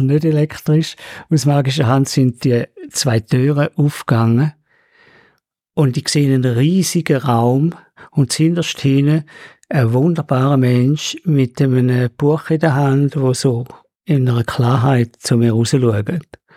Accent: Switzerland; ich komme aus der Schweiz.

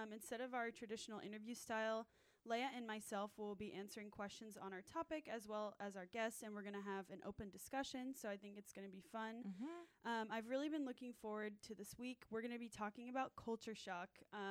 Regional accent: California, United States; my mom is French, but I'm from Southern California.

